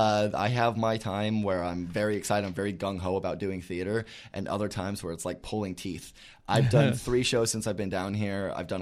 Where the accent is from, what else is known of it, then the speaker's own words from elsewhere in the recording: Medford, Oregon, United States; So I'm from Southern Oregon originally. I grew up in a town called Medford, and then I went to school in a town called